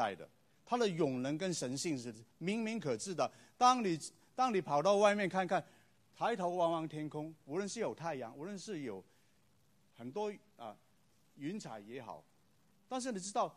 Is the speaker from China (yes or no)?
yes; China; 我们中国人是这样说